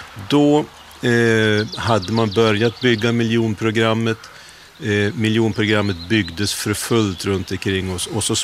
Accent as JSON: {"language": "Swedish", "town": "Krångede", "region": "Jämtland County", "country": "Sweden", "tie": "born there", "said": "jag föddes i Krångede 55. Alltså oerhört länge sedan. Medeltid. Och mina föräldrar var ju då småbrukare, skogsarbetare. Far var skogsarbetare."}